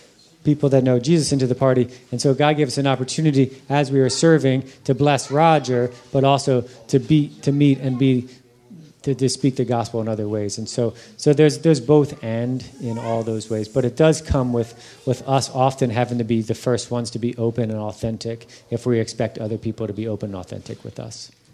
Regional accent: Honolulu, Hawaii, United States; born there; I'm actually native Hawaiian. I was born in Hawaii, 1971. That's where I was born. Honolulu.

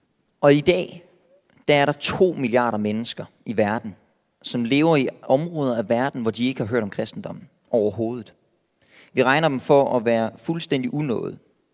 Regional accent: Silkeborg, Central Denmark Region, Denmark; Oprindeligt der er jeg vokset op i Silkeborg. I Silkeborg bor der cirka 45.000 mennesker i Silkeborg by.

